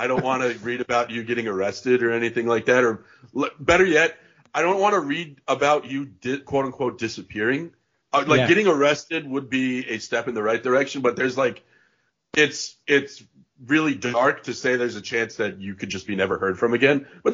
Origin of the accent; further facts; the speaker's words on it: New York, United States; But from a kid growing up in New York perspective, I will be completely honest with you and had no idea the World Cup even happened in 1994.